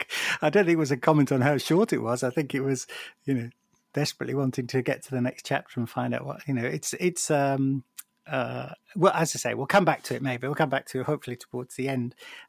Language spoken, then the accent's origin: English; North West England, United Kingdom; born there; I was born in Lancashire, the other side of the Pennines.